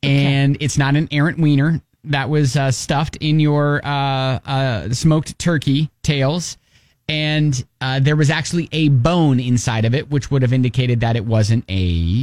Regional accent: Ohio, United States; So this out of the great state of Ohio, my home state

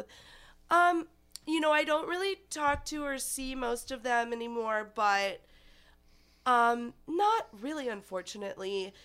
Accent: Cleveland Heights, Ohio, United States; Cleveland Heights originally.

